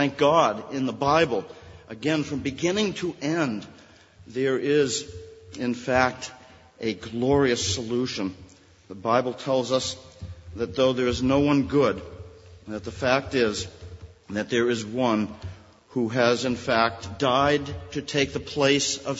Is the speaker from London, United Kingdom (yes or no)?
no; Manchester, North West England, United Kingdom; the church that I was raised in here in Manchester